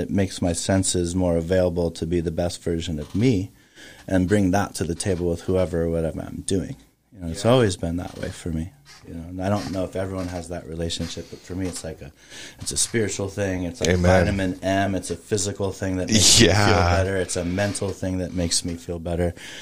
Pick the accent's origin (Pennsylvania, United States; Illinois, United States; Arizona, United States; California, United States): California, United States; Long Beach; I grew up down in Long Beach in a more urban environment, and there were a lot of things everywhere.